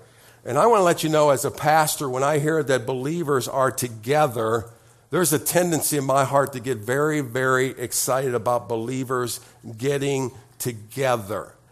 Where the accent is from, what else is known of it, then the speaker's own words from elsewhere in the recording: Beavercreek, Ohio, United States; when I was growing up in Beaver Creek, Ohio, 8 weeks, 8 Sundays, the … went to church 8 Sundays.